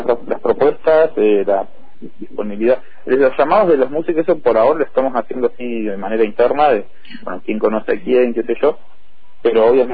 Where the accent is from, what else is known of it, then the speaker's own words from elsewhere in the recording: General Roca, Río Negro, Argentina; la ciudad es mi ciudad de origen y además está mi familia, pero también porque es el polo, para mí, el polo cultural y artístico de la Patagonia, General Roca Ofisque.